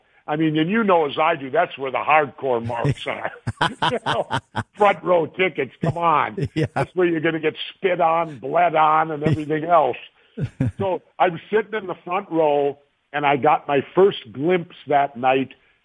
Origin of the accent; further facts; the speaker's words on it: Minnesota, United States; You know, I'm one of the rare Minnesotans born and raised in Minnesota.